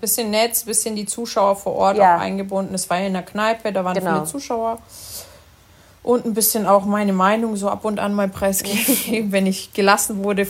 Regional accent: Italy; als Italiener

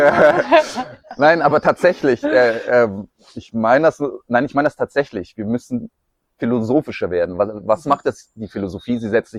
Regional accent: Munich, Bavaria, Germany; toleranter als in München zumindest, wo ich herkomme.

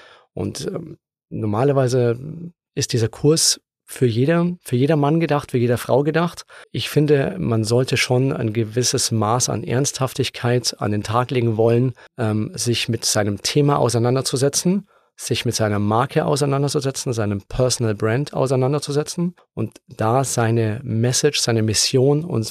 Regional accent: Munich, Bavaria, Germany; Ich bin aus München, aus der Nähe von München

